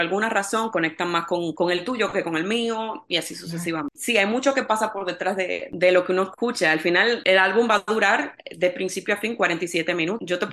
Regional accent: Dominican Republic; extraño tantas cosas todavía de República Dominicana, de donde yo soy originalmente.

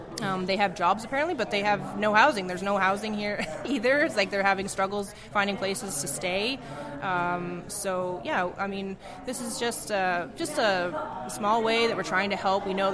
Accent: Annapolis Royal, Nova Scotia, Canada; my husband is actually from Sackville. I'm not from Sackville originally. I'm from the Annapolis Valley, born and raised in Annapolis Royal area.

